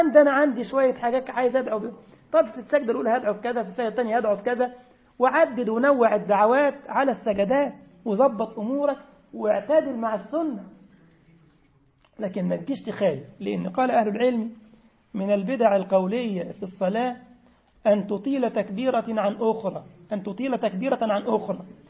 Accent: Egypt; طبيب هو عندنا في مصر،

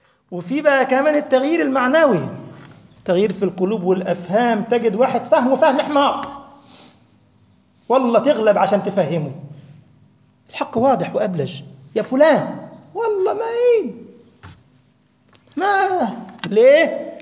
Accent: Upper Egypt, Egypt; احنا عندنا في صعيد مصر، انا صعيدي على فكرة

